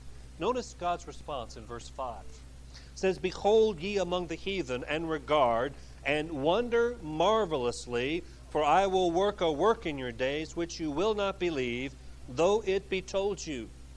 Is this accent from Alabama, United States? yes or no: yes; Alabama, United States; I was raised in the South. I went to the University of Alabama, and I was raised in the state of Alabama.